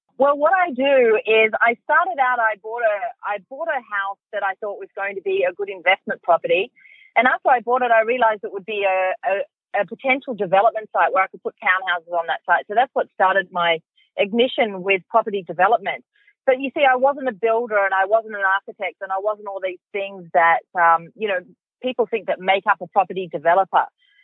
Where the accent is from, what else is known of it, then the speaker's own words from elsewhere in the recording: Sydney, New South Wales, Australia; So I grew up out in Western Sydney